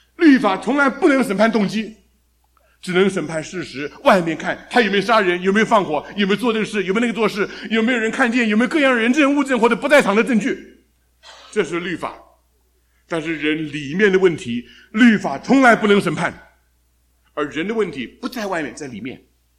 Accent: China; 我们是中国人

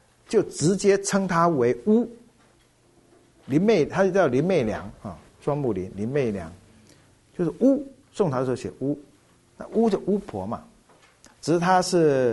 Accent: Fujian, China; 就是我们福建家乡，就是我家乡，在福建什么泉州啊，泉州再往福州方向一过去就是仙游，就是莆田。

